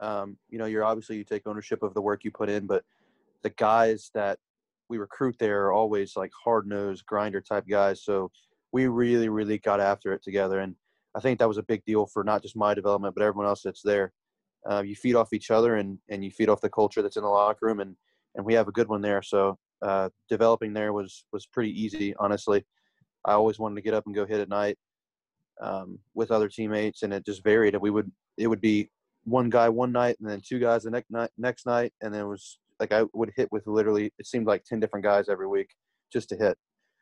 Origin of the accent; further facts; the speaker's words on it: Louisiana, United States; now in Biloxi, United States; So I'm from Louisiana originally. I live in Biloxi, Mississippi now.